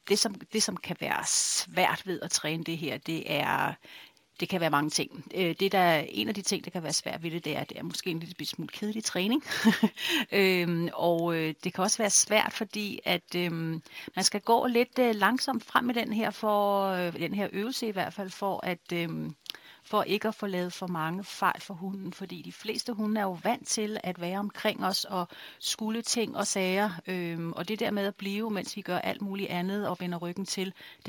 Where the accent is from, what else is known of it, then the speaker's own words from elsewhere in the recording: Kanes, Zealand, Denmark; og vi er fra Kanes, Sjælland.